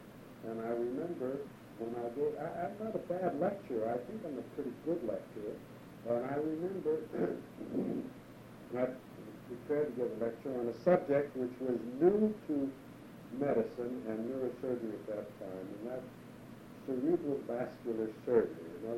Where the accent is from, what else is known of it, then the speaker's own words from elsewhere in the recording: New York, United States; because as a New Yorker, most New Yorkers don't like any place else as well as they do in fact.